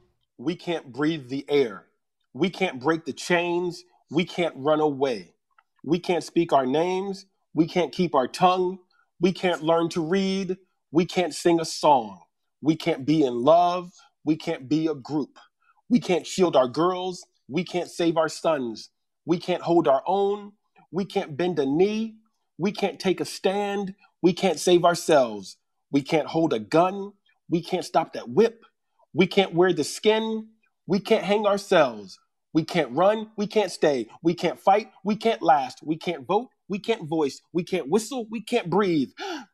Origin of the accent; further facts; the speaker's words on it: Virginia, United States; had I been back in my hometown in Virginia